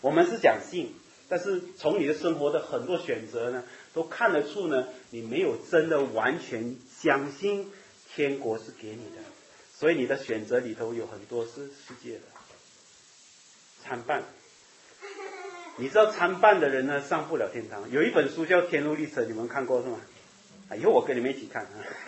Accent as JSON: {"language": "Chinese", "country": "Malaysia", "tie": "born or raised there", "said": "我刚才跟一个弟兄啊，也是马来西亚跟我同乡啊。我在那个教会长大，20年在那里长大"}